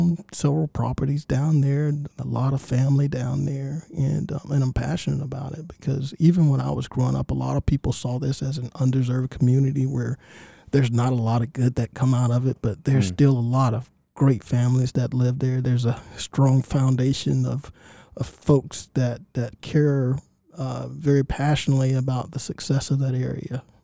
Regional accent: Augusta, Georgia, United States; So I grew up in Augusta, actually not far from the studio. As a kid, I used to walk up and down Broad, going to movies at the Miller Theater and at the Imperial.

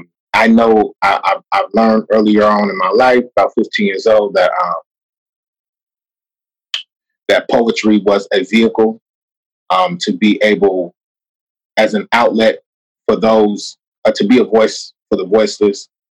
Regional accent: Sacramento, California, United States; and then to be honest, like in growing up in South SAC, bro, like and growing up and at the time period that I grew up

